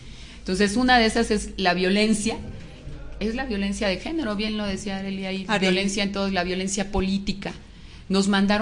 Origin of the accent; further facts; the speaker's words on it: Mexico; eso nos debe doler como mexicanos